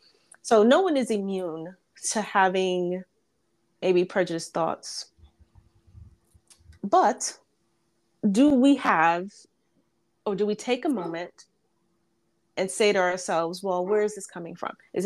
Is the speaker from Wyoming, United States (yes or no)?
no; New York, United States; because of being a New Yorker and working in Manhattan during September 11th and having that experience.